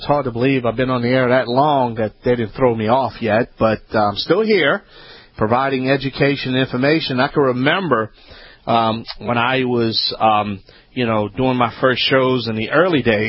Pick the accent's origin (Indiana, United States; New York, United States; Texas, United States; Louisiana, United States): Louisiana, United States; from the Bayou Land.